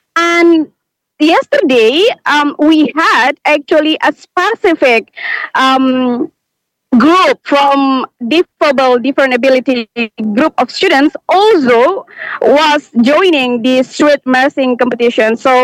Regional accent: Baubau, Southeast Sulawesi, Indonesia; from Tauti, Sulawesi, Province Baubau City.

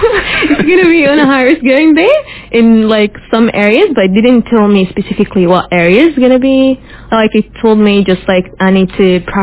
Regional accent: Australia; also born or lived in Egypt; now in Indonesia; I'm from Australia, originally from Egypt.

